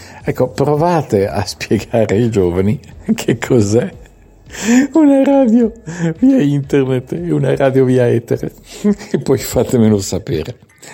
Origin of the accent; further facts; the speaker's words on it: Milan, Lombardy, Italy; E io sono di Milano, come sapete